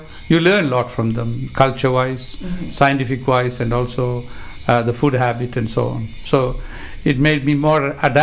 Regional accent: India; first language Malayalam; English is a second language; I speak a bit of Hindi and my native language, which is called Malayalam

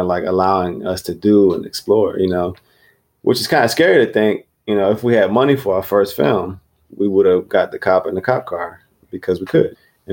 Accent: United States; I think that like growing up in the States, let me know if it's the same for y'all

